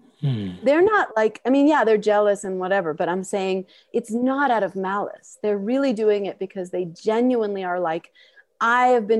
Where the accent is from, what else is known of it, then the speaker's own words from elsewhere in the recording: Queens, New York, United States; I'm from Queens, but people just assume, and they see a Jewish girl who's, again, well-educated, well-spoken, and they're like, she's rich.